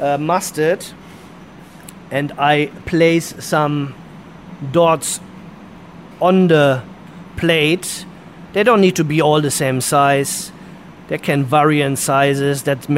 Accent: Germany; So I'm from Germany, and of course, I like German bread

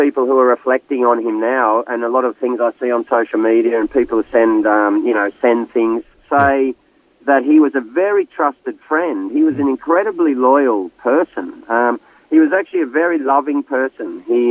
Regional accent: Lismore, New South Wales, Australia; I'm an Aussie from Lismore, which is a very, or it always has been, a quite monocultural type of area.

